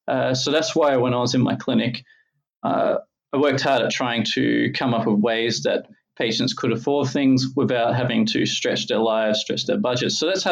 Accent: Logan, Queensland, Australia; And I grew up in Logan, and unfortunately, we weren't the most financially friendly family.

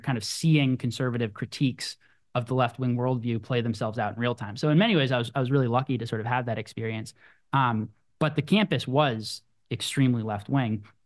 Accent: Portland, Oregon, United States; We grew up in Portland, Oregon, which isn't exactly a bastion of right wing politics.

